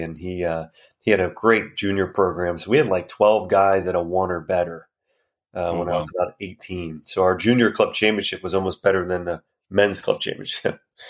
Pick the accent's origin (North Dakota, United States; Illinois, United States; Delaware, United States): Delaware, United States; And these were just public golf courses growing up in Delaware, just south.